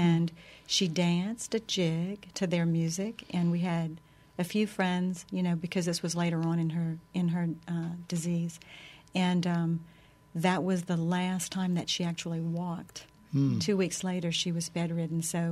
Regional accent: Louisiana, United States; I mean, we grew up in South Louisiana, but we didn't really listen to a whole lot of Cajun music.

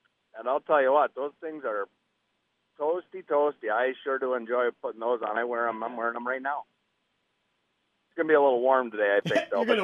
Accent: Canada; born there; I was born in Canada. Yeah.

